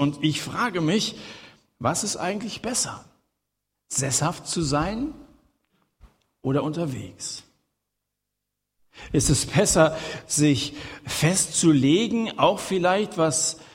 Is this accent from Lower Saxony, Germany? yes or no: no; Hesse, Germany; Bei uns in Hessen sagt man, wir schwätzen miteinander.